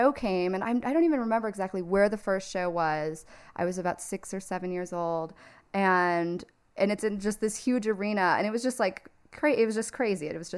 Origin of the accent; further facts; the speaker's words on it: Detroit, Michigan, United States; And I grew up in Detroit where like … is everything, you know?